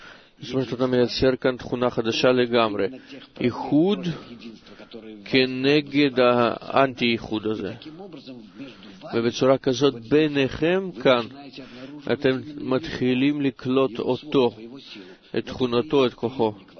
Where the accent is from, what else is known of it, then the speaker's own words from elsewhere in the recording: Stuttgart, Baden-Württemberg, Germany; משטוטגרד, גרמניה.